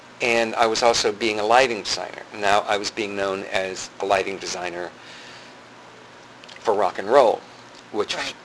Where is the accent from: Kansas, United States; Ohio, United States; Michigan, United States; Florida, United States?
Florida, United States; Clearwater; also born or lived in New York; I'm from Clearwater. I'm like fourth generation Floridian.